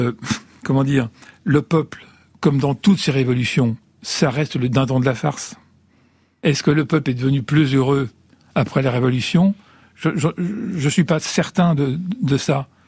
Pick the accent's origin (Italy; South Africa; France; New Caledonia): Italy; je ne suis pas monarchiste, mais je suis italien.